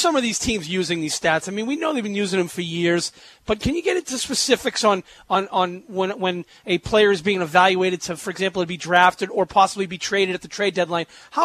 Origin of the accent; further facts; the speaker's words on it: Boston, Massachusetts, United States; Obviously, I'm from Boston, so we're very familiar with this dude.